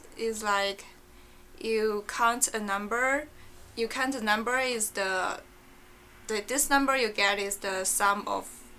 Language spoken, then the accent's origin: English; China; first language Chinese; English is a second language; now in United States; now I'm in Queen's College. I'm a double major student in mathematics and economics, and I come from China.